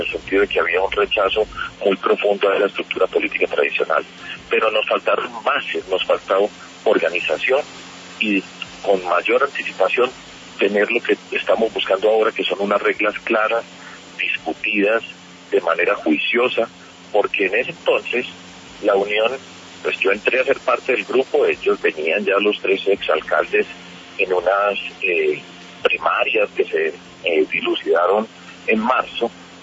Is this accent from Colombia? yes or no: yes; Medellín, Antioquia, Colombia; cuando regresé a mi tierra, Medellín, hace 18 años